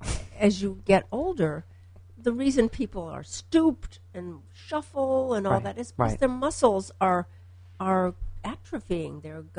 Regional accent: Chicago, Illinois, United States; No? I'm from Chicago.

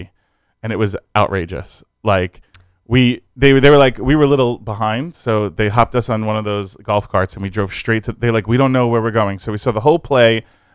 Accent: Brooklyn, New York, United States; born there; flying to New York and going to a block party on the street I was born on in Brooklyn, where he met all my family

